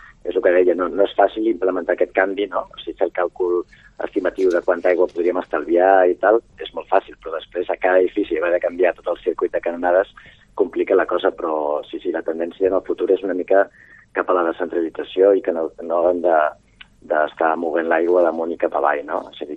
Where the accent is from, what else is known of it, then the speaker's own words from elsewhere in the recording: Girona, Catalonia, Spain; jo soc de Girona